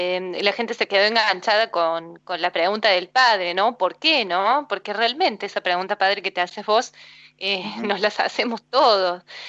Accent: Formosa, Argentina; de Formosa.

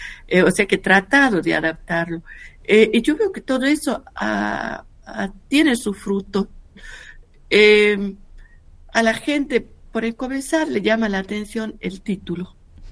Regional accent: Catamarca, Argentina; soy profundamente argentina, catamarqueña, que estoy en relación con mi familia, con muchos amigos

